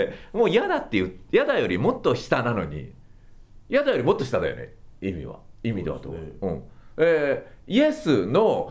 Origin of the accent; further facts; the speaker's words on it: Sakai, Osaka, Japan; うちは堺ですから